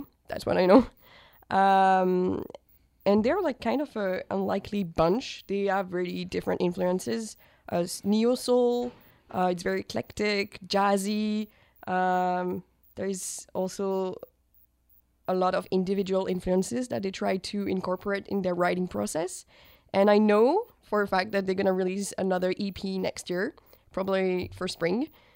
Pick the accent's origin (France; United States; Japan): France; Lyon, Auvergne-Rhône-Alpes; English is a second language; Probably all the artists I know, the French ones, are from my hometown.